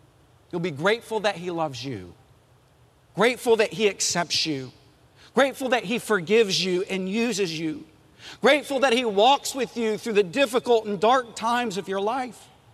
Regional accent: Texas, United States; Well, I grew up in West Texas, and my dad used a belt to discipline me.

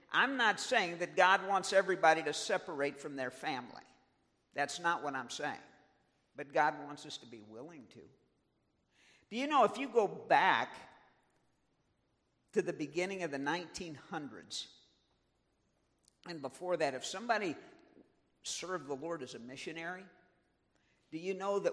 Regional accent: St. Louis, Missouri, United States; In the summer, I grew up in St. Louis in the county.

